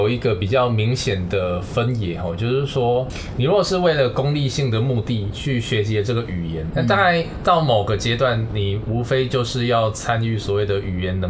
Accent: Taiwan; 比如说我从小在台湾呢，就是我从小就接触到那个日文的电玩游戏

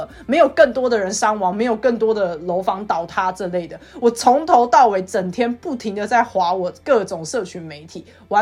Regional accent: Taiwan; 首先第一个是我的同事必须要知道我是台湾人，因为这可能只有在第一次见面自我介绍的时候我才会说我来自台湾

